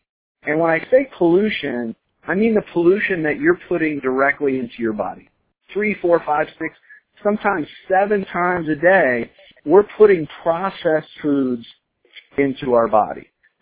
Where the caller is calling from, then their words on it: Boca Raton, Florida, United States; I'm calling in from Boca Raton, Florida tonight.